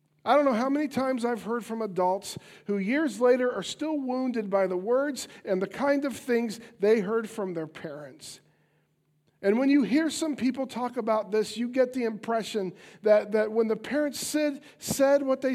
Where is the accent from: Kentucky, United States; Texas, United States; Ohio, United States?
Ohio, United States; Piqua; It's near my hometown of Piqua.